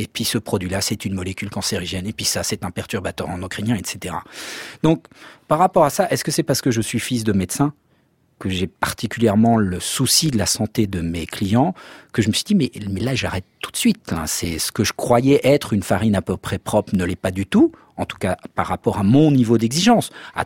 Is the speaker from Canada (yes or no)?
no; Annecy, Auvergne-Rhône-Alpes, France; J'ai grandi à Annecy.